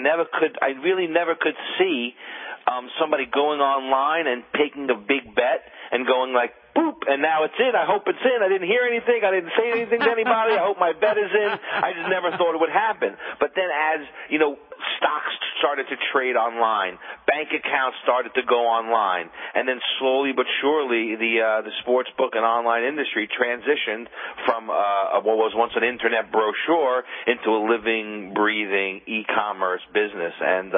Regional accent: New York, United States; now in Miami, United States; Look, I'm from New York. I spent my whole life there. I live in Miami now, which is like the sixth borough.

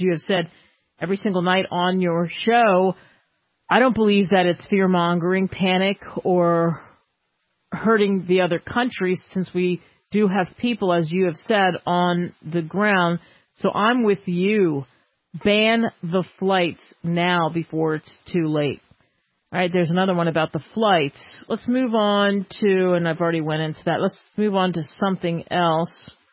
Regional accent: New Jersey, United States; Here's one from Kevin listening to us in the Garden State. Oh, my home state.

